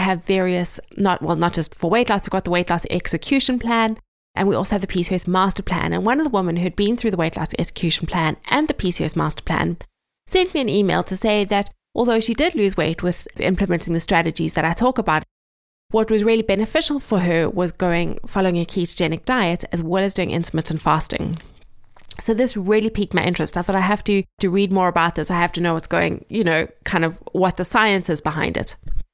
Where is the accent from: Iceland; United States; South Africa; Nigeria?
South Africa; moved away as an adult; now in England, United Kingdom; I live in the south coast of England. We are originally from South Africa, but moved to England about 10 years ago.